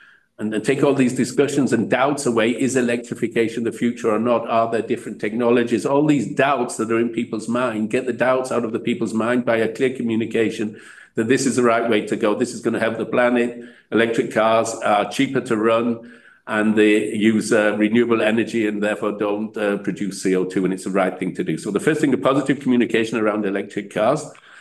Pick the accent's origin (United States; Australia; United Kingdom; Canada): United Kingdom; Manchester, North West England; back to my hometown of Manchester, which is going to be the best one for me.